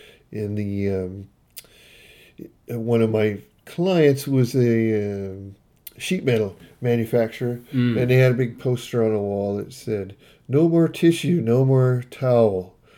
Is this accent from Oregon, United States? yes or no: yes; Eugene, Oregon, United States; even though I'm from Eugene, I wanted Salem to be a big part of this.